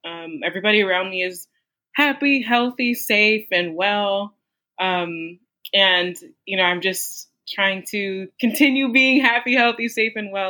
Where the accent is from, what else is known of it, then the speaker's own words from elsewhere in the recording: Buffalo, New York, United States; I am from Buffalo, New York, which is all the way at the top of the U.S. near Canada.